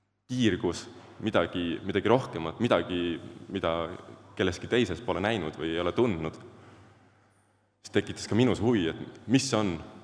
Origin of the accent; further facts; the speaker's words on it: Maarja-Magdaleena, Tartu County, Estonia; Olen pärit Maarja Magdaleenast, sealt lähedalt, ja kasvanud suures peres.